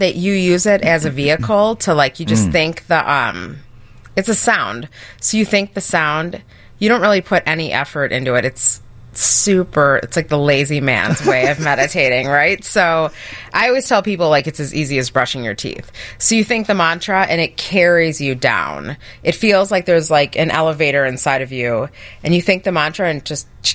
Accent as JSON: {"language": "English", "town": "Chicago", "region": "Illinois", "country": "United States", "tie": "born or raised there", "said": "And growing up in Chicago, I didn't know something like that existed."}